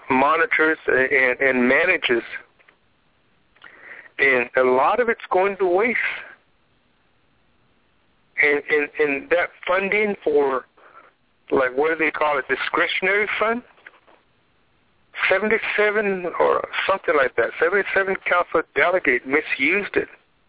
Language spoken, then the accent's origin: English; Arizona, United States; I'm a grassroots person. I'm from Western Navajo